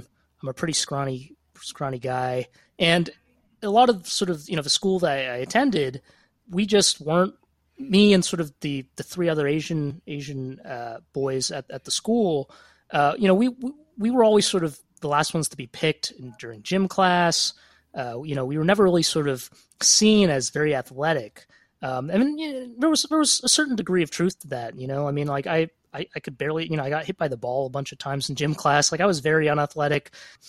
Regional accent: Toronto, Ontario, Canada; I'm from Toronto, by the way

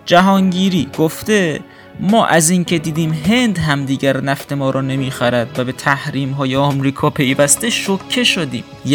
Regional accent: Babolsar, Mazandaran, Iran; مثلا همین شهر خودمون، شهر بنده بابلسر،

